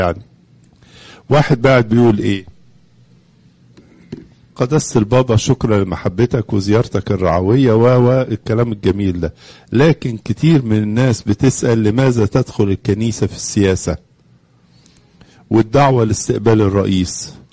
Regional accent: Egypt; إن أنا أولا مواطن مصري، مش كده برضو؟ أنا أنتمي لبلدي

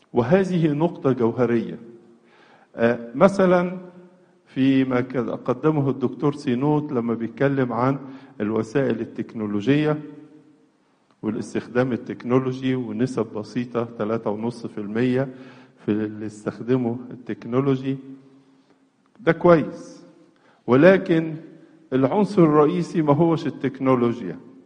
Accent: Egypt; لأننا عشنا طوال حياتنا كمصريين حوالين نهر النيل

